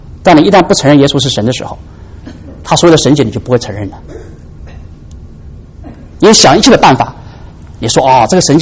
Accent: China; 特别是我们中国人了，我们觉得我们知识分子啊，承担一种教化众民的责任啊。

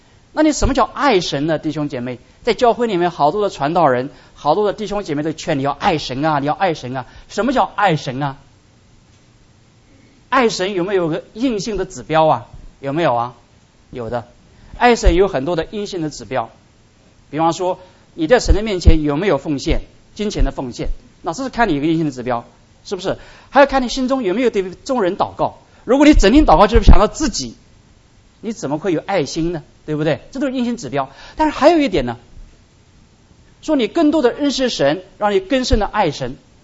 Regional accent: China; 我们中国人

